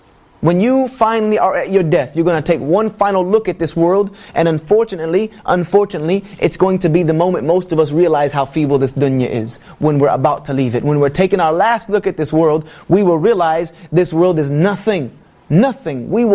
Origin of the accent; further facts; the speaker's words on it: the South, United States; forgive me for my English. I'm from the South, we have no grammar or anything like that. We just talk.